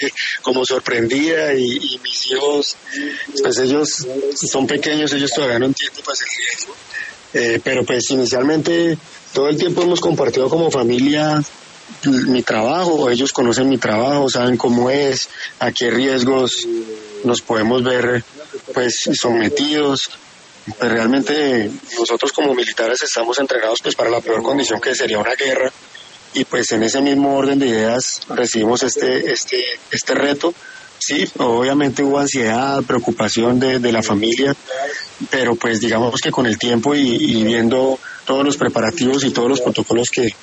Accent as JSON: {"language": "Spanish", "country": "Colombia", "said": "como colombiano me siento orgulloso de estar comandando esta misión"}